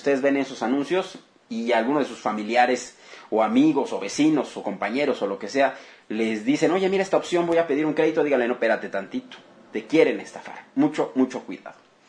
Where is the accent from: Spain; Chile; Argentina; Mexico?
Mexico; lo menos que podemos hacer como ciudadanos mexicanos